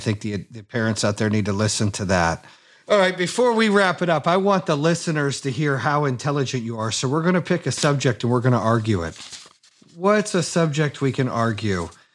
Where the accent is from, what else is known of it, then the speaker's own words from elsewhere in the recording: Arizona, United States; I grew up in Arizona. I have a lot of Hispanic friends where their parents did it the right way.